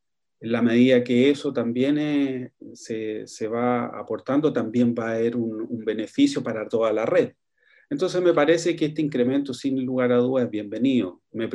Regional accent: Chile; cómo podemos tener una mejor calidad de vida como chilenos

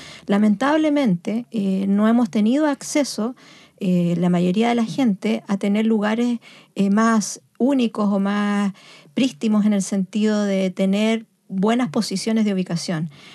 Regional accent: La Serena, Coquimbo, Chile; moved away; Yo soy de La Serena y para mí ver mi ciudad, he viajado, bueno, hace muchos años que ya no vivo allá

